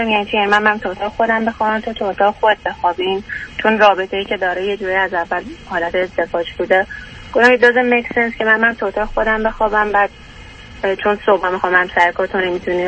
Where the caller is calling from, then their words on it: Canada; نه، من از کانادا هستم.